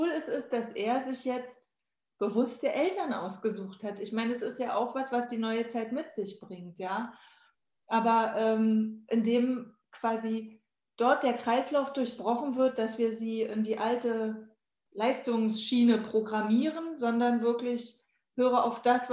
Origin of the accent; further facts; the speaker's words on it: Berlin, Germany; born there; Stadtmensch, ich bin in Berlin geboren, da interessieren die Vögel niemanden